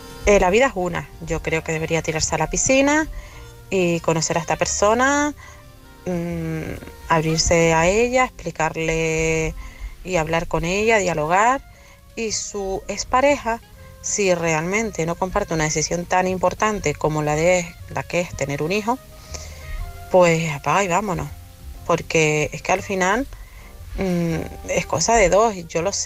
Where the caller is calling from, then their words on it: Tenerife, Canary Islands, Spain; de Tenerife.